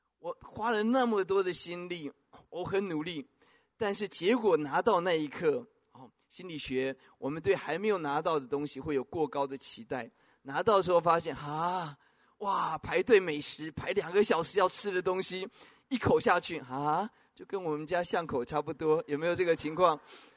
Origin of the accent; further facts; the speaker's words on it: Taoyuan, Taiwan; 我自己的经历，我在桃园一个小城市长大